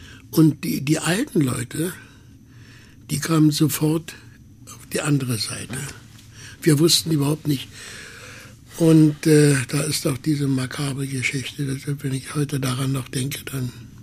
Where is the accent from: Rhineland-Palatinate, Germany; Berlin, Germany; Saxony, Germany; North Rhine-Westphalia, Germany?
Berlin, Germany; Ich bin ja dann hier auch groß geworden in Mitte, wo man so Berliner hat.